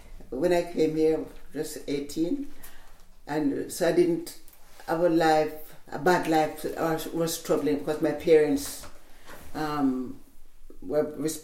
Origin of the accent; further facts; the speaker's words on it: Browns Hall, Saint Catherine, Jamaica; I'm from Browns Hall, St. Catherine, in Jamaica.